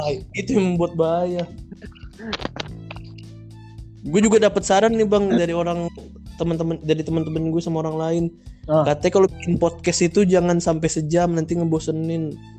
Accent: Jakarta, Indonesia; saya gak ngerti bang, saya orang Jakarta.

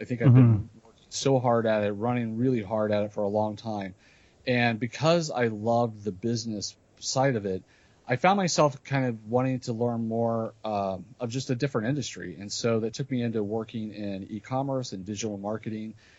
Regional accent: Cincinnati, Ohio, United States; And I grew up in Cincinnati area, and I didn't come from a musical family. And I didn't come from really a great musical area either.

